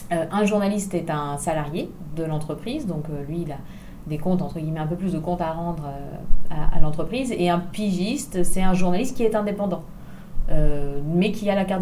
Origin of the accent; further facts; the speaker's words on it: Bourgogne-Franche-Comté, France; moved away as an adult; j'ai été correspondante de presse dans ma région d'origine, la Saône-et-Loire, puis après quand je suis venue à Tours faire mes études